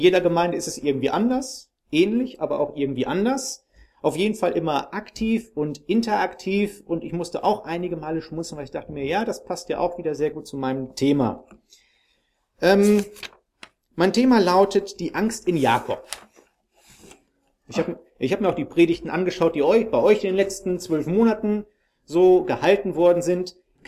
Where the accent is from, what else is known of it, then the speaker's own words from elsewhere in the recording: Münster, North Rhine-Westphalia, Germany; now in Frankfurt, Germany; Ich bin seit 2,5 Jahren in Frankfurt. Ursprünglich komme ich aus Münster.